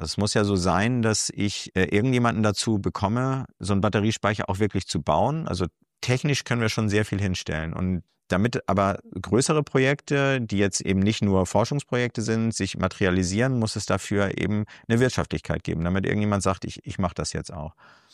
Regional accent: Schleswig-Holstein, Germany; in Gammelund oder Bollingstedt, je nachdem, wie sehr man mit den lokalen Verhältnissen da vertraut ist. Ich komme aus der Gegend.

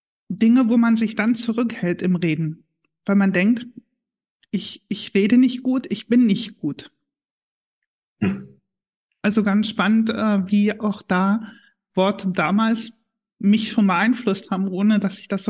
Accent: Harz, Germany; Ich komme aus dem Harz und wir haben in unserer Sprache im Harz noch sehr viele plattdeutsche Begriffe mit drin. Oder beziehungsweise hatten wir sie damals noch mit drin. Da bin ich mit aufgewachsen, die habe ich natürlich auch ganz normal verwendet.

